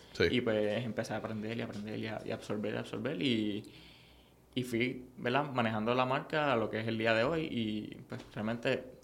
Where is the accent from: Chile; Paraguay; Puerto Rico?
Puerto Rico; Bayamón; also born or lived in San Juan; Yo soy aquí de Bayamón. Llevo toda mi vida en Bayamón. Nací en San Juan, pero me crié en Bayamón.